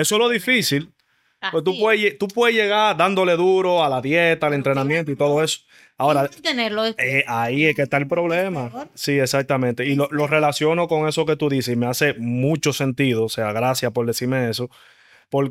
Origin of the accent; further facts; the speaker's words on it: Dominican Republic; Yo, desde pequeño... practicaba béisbol, imagino como todo dominicano.